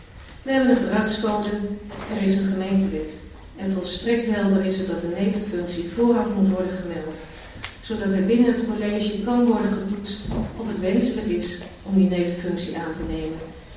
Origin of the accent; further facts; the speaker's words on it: Overijssel, Netherlands; In Twente, waar ik vandaan kom, wellicht hoort u dat nog wel eens